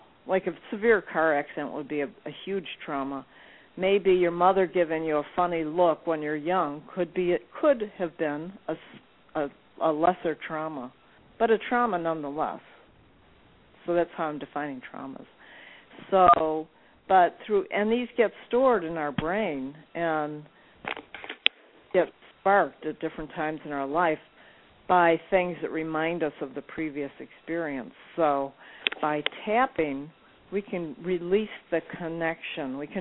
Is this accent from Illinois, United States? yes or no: yes; Chicago, Illinois, United States; But yes, I grew up in around Hyde Park, around the University of Chicago.